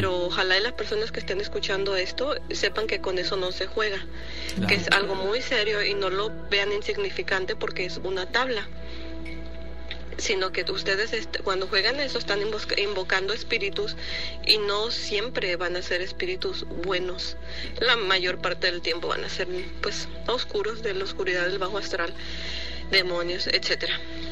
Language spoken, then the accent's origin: Spanish; Petatlán, Guerrero, Mexico; en el pueblo donde yo soy de Guerrero, del municipio de Petatlán.